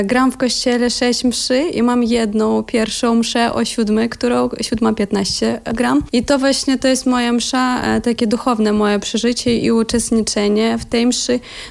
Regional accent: Ukraine; Polish is a second language; moved away; Grałam koncerty w Niemczech, na Ukrainie, bo właśnie pochodzę z Ukrainy.

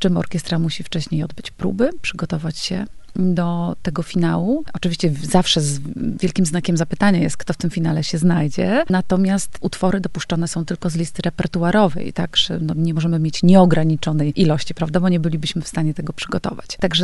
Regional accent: Lublin, Lublin Voivodeship, Poland; Jestem lublinianką. Tutaj rozpoczęłam swoją edukację muzyczną.

